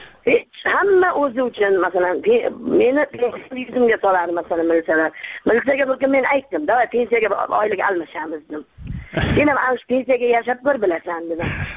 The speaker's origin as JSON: {"language": "Uzbek", "town": "Samarkand", "region": "Samarqand Region", "country": "Uzbekistan", "said": "Samarqand."}